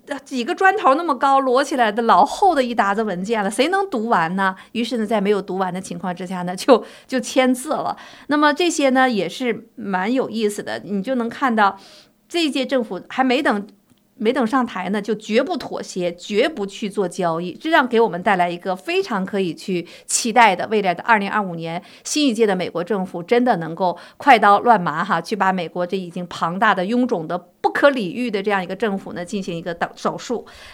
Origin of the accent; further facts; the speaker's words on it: China; 我们中国人讲73、84，这老太太是个坎儿